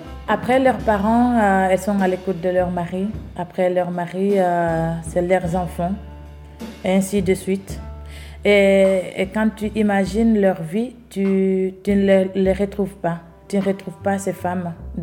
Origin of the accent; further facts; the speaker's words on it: Guinea; moved away as an adult; now in Belgium; je viens de la Guinée-Conakry. J'ai 23 ans. J'ai un petit garçon qui est né en Belgique ici parce que ça fait 5 ans que je suis là. Je suis arrivée ici en janvier 2013.